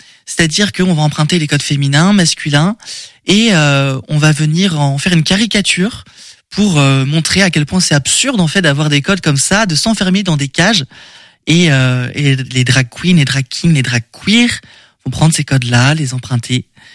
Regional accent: Angers, Pays de la Loire, France; Je suis originaire d'Angers, mais ça fait que 2 ans.

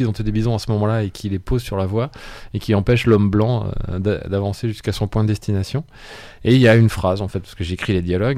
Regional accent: France; c'est un peu comme les romans de guerre qu'on avait au 19e chez nous en France.

